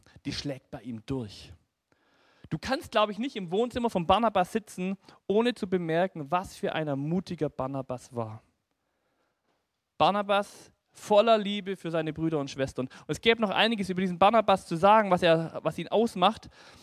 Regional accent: Baden-Württemberg, Germany; für mich als Schwabe ein bisschen tragisch

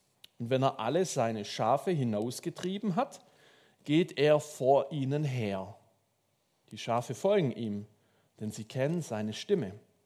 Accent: Swabia, Germany; ich bin Schwabe, ein Schmierzettel ist immer geschickt

